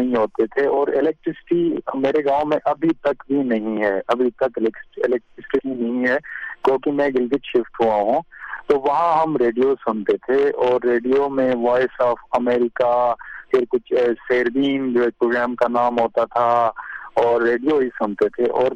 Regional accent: Minimarg, Gilgit-Baltistan, Pakistan; میرا تعلق گلگت بلتستان کے ایک ڈسٹرکٹ سے, ڈسٹرکٹ استور سے, اور استور کی ایک وادی منی مرگ سے میرا تعلق ہے. اور وہاں کی جو وادی ہے منی مرگ کی, وہ ٹوریزم کے حوالے سے اور خوبصورتی کے حوالے سے پورے پاکستان میں مشہور ہے.

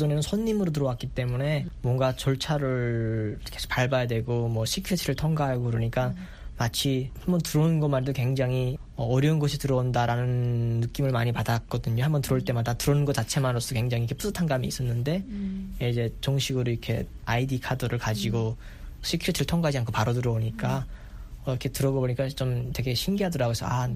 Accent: North Korea; 북한에서 왔다고 그러더라고요. 그래서 난 내가 북한에서 왔다는 소리 안 했거든요.

